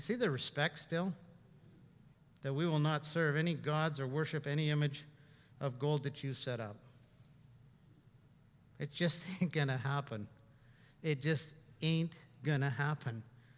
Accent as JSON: {"language": "English", "country": "Canada", "said": "And we said, we're from Canada. The accent, eh? Canada, eh?"}